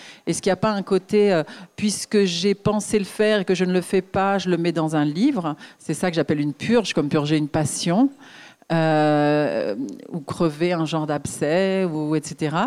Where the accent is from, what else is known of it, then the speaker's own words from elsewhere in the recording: France; Moi, je suis née en France, j'ai toujours grandi en France, toujours vécu en France.